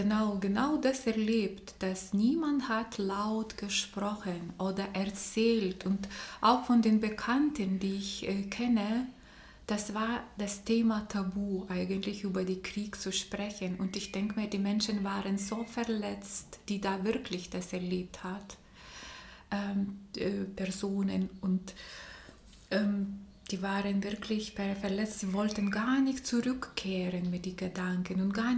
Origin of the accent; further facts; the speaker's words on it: Lithuania; German is a second language; die war in Vilnius, in Litauen, in meiner Heimatland.